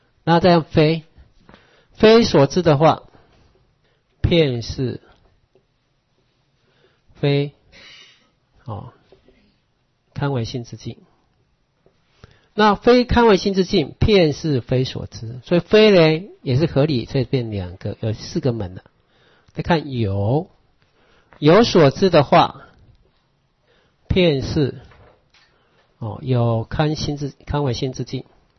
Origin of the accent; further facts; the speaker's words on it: Taiwan; 比如说不，我们人类跟我们台湾人，它是名称不同